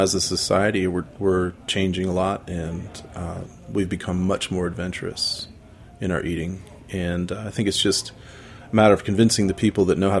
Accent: United States; as a honky American growing up, the idea of even eating offal is a difficult thing for some people to overcome.

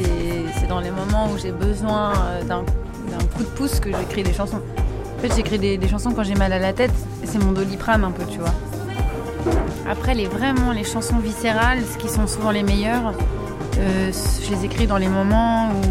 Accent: France; born there; Je suis née en France, je suis romantique, quoi.

